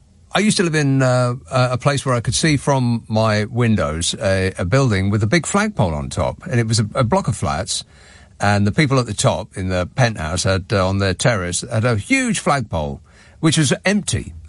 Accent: United Kingdom; But, you know, being British, I didn't want to draw attention to myself.

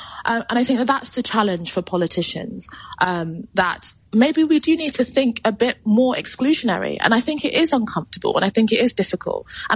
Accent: United Kingdom; So being British means to me a deep sense of loyalty and affinity to the past, and the peoples and the future of this Isles.

